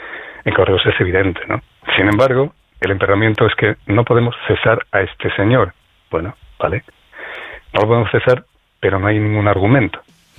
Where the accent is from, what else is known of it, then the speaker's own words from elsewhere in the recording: Asturias, Spain; yo creo que en mi pueblo, y soy asturiano